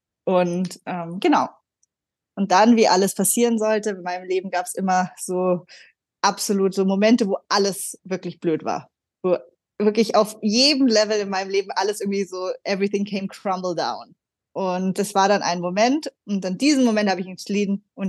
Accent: Munich, Bavaria, Germany; also born or lived in Milan, Italy; wie gesagt, ist vollkommen fein. Und ich komme ursprünglich aus München, war aber ganz lang weg. Und tatsächlich ist meine Karriere hat in Mailand begonnen. Und da habe ich Mode studiert

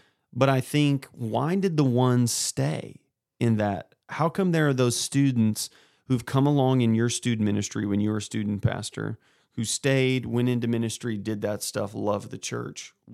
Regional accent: Kennett, Missouri, United States; also born or lived in Columbia, Missouri; so I moved my junior year from Kennett, Missouri to Columbia, Missouri. It was a huge cultural shock for me because Kennett's whole school was like maybe 400 students.

